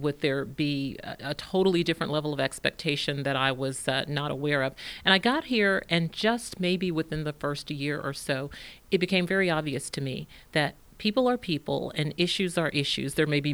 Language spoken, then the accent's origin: English; Texarkana, United States; now in Plano, United States; as I was thinking about coming here from Texarkana, which is my hometown and where I began my career